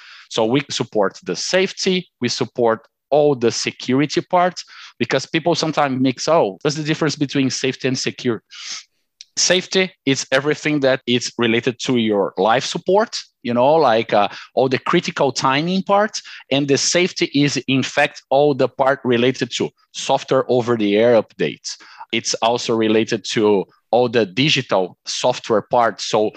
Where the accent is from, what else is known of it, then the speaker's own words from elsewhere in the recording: Brazil; English is a second language; I'm originally from Brazil, okay?